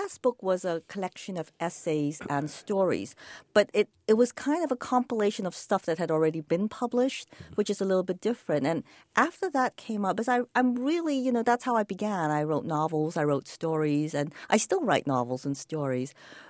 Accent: Hong Kong; But of course, growing up in Hong Kong, Cantonese almost became a second language as well.

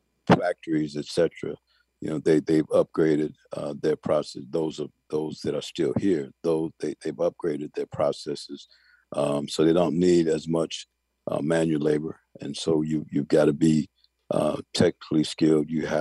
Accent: Chicago, Illinois, United States; You know, I grew up in Chicago and remember areas that are now around Soldier Field.

